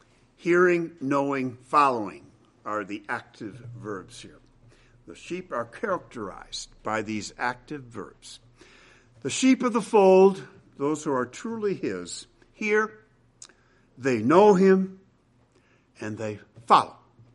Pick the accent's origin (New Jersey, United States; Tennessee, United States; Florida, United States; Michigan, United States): Michigan, United States; Grand Rapids; Michigan is an auto state, and my hometown, Grand Rapids, Michigan, is an auto town. And I remember growing up, there was a vast auto scrapyard, salvage yard, across the Grand River from where we lived.